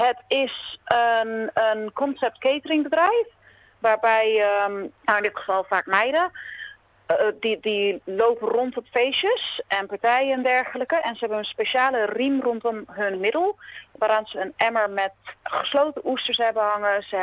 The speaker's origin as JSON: {"language": "Dutch", "town": "Assen", "region": "Drenthe", "country": "Netherlands", "said": "Maar ik kom oorspronkelijk uit Assen, dus uit Drenthe."}